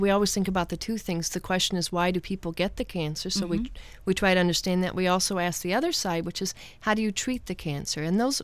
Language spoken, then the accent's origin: English; Ireland; I always like to say he was Irish because I'm Irish.